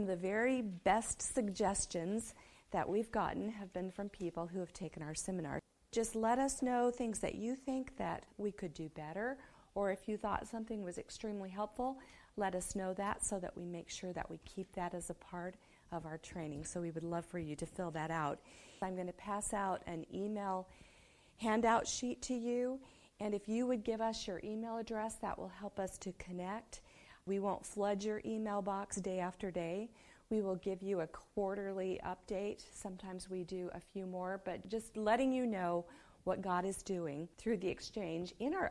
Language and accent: English; Durango, Colorado, United States; I was born in one of the most beautiful but simple places of the United States. I am from Durango, Colorado.